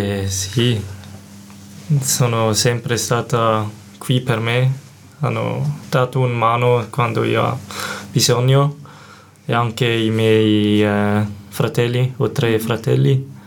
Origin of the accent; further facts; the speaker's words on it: St. Gallen, Switzerland; Italian is a second language; sono di San Gallo.